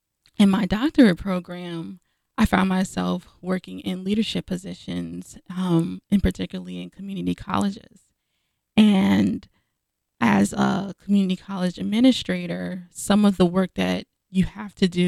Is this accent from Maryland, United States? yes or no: no; Brooklyn, New York, United States; So I grew up in Brooklyn, New York